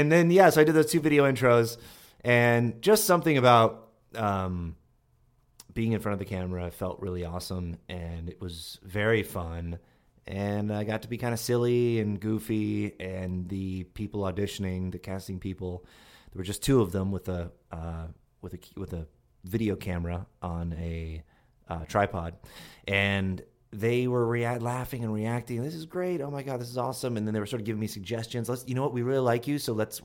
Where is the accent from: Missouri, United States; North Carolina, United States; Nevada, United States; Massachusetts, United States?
Massachusetts, United States; Longmeadow; From Longmeadow, Massachusetts, which is near Springfield, Massachusetts.